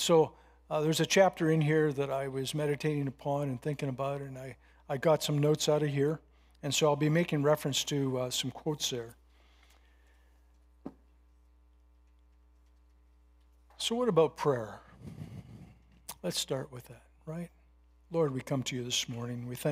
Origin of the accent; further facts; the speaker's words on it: Scotland, United Kingdom; No, I am actually Scottish, believe it or not, with a French name.